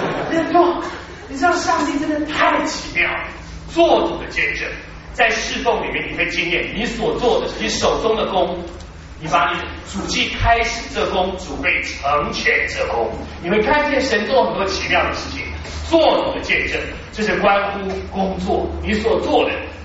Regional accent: China

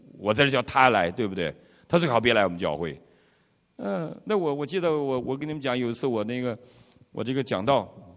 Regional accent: Northeast China, China; 我们在我老家东北，我们的地不是地毯，我们也没有地板，我们是土地

